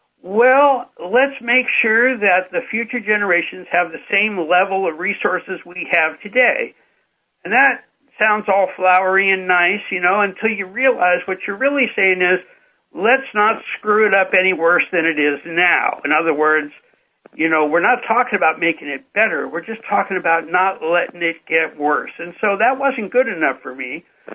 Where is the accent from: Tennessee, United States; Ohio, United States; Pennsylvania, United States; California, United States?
California, United States; I mean, I like California. I'm a Californian.